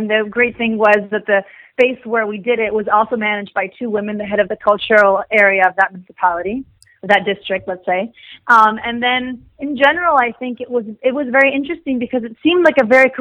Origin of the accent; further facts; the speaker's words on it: Chile; also born or lived in United States; so I'm Chilean American. I grew up between the States and Chile.